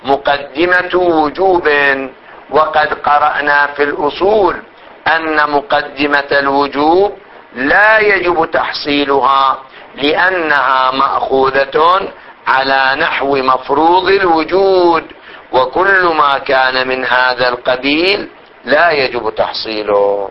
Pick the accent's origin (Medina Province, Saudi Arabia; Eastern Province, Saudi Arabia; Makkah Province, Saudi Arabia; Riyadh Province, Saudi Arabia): Eastern Province, Saudi Arabia; Qatif; لو كان الإنسان في بلدنا القطيف واحتاج إلى الحج